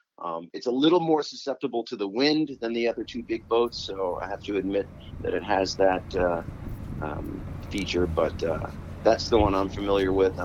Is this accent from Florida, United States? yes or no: no; Decatur, Illinois, United States; also born or lived in California; now in Chicago, United States; Well, I grew up in Decatur, Illinois, which is central Illinois, and I lived on the East Coast, and I lived in California for 20 years.